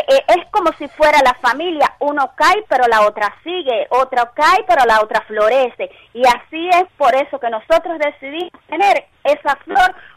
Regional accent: Cuba

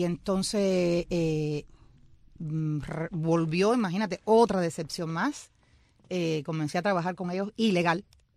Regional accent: Bahía Honda, Artemisa, Cuba; moved away as an adult; now in Havana, Cuba; Me mandan a buscar a mi pueblito de Bahía Honda

